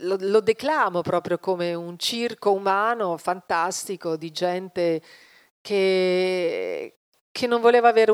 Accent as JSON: {"language": "Italian", "town": "Savona", "region": "Liguria", "country": "Italy", "tie": "born there", "also_born_or_lived": "Milan", "said": "vivevo poi a Milano, anche se in realtà sono nata a Savona, però i miei separati, quindi poi ho vissuto in collegio"}